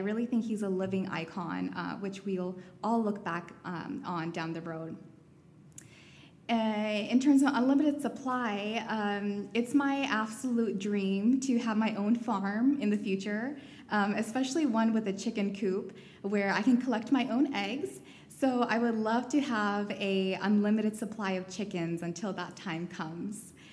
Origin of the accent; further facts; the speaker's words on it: Orlando, Florida, United States; I'm from the Sunshine State, Orlando, Florida.